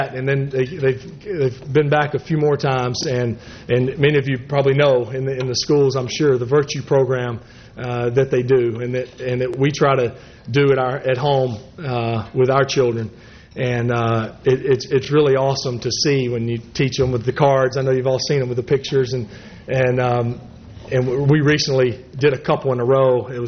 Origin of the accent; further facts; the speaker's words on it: Alabama, United States; I grew up in North Alabama, small town in North Alabama, and being a Catholic in the South in the mid-80s was quite the minority.